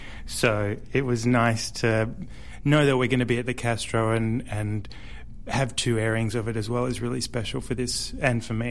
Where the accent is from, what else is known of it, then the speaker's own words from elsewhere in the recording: Perth, Western Australia, Australia; I'm from Perth, so I'm basically a country person.